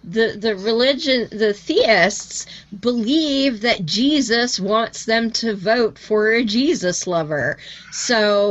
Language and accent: English; Canada; I mean, even as a Canadian, because somebody said, well, why do you want to read that?